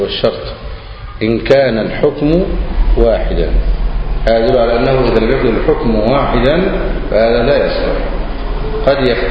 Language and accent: Arabic; Egypt; المشتهر عندنا في مصر الكوع إلى الكوع،